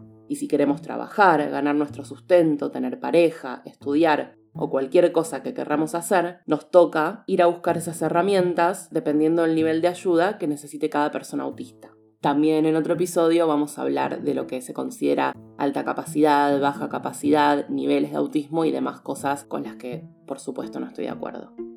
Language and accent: Spanish; Argentina; soy una mujer cis, estoy en el espectro asexual, soy productora de podcast, soy argentina, soy rata en el horóscopo chino